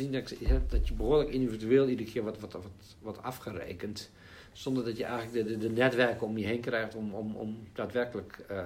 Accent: Netherlands; also born or lived in United States / Persian Gulf / Scotland; Jawel, ik ben gewoon een Nederlander.

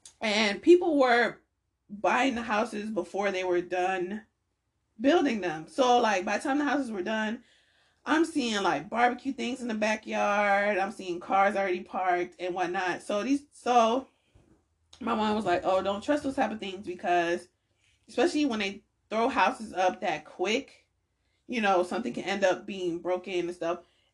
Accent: Milledgeville, Georgia, United States; I grew up in Milledgeville, Georgia.

